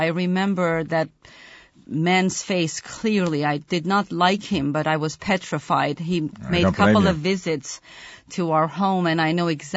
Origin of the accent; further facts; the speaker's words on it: Armenia; now in United States; Actually, we came from Armenia, and Armenia used to be part of the old Soviet Union, one of the 15 republics of the old Soviet Union. And it took us many years, my parents, many years and a lot of patience to immigrate to United States of America legally.